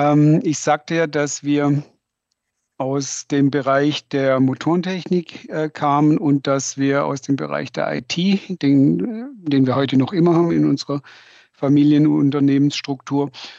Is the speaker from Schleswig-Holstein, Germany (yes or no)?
no; Baden-Württemberg, Germany; ich komme aus Baden-Württemberg, wie man hört, und wir sind ja ein vom Automobil geprägtes und gesegnetes Land.